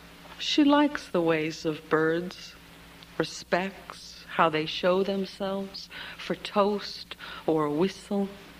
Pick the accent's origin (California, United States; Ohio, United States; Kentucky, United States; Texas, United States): California, United States; San Jose; I grew up in San Jose, California, in a barrio, a neighborhood that is now the Freeway 280.